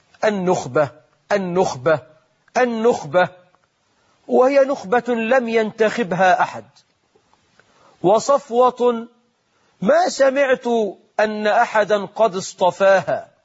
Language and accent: Arabic; Egypt; مرت بلدنا مصر بثورة مباركة